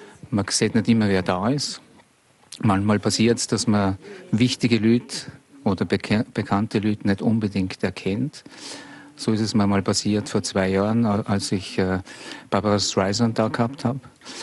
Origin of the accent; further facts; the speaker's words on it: Austria; Und als Österreicher ist man natürlich immer mit der Kultur, mit der Tradition verbunden.